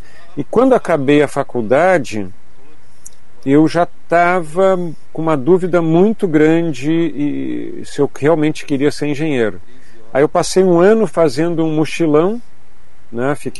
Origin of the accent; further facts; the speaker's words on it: Porto Alegre, Rio Grande do Sul, Brazil; da fronteira do Uruguai, extremo sul do Brasil, né? Então, eu nasci em Porto Alegre, cresci em Porto Alegre com essa influência da fronteira, né, da família lá, do Pampa, né, gaúcho.